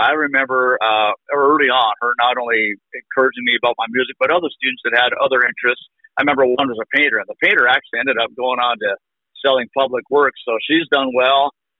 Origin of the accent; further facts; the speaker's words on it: Canada; I was born in a small town in Canada, a town called Fort Robinson. It was probably about 365 people when I was growing up there. And if you can think of a northern version of Mayberry, that's exactly how I grew up